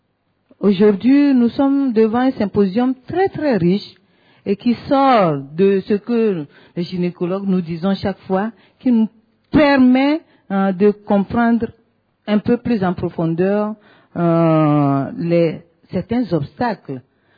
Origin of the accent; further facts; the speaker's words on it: Togo; moi c'est … je suis gynécologue du Togo.